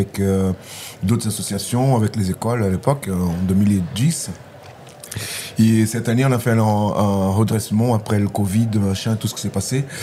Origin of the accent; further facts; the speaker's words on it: Rio de Janeiro, Brazil; French is a second language; c'est Rio de Janeiro, pour moi, je viens de Rio.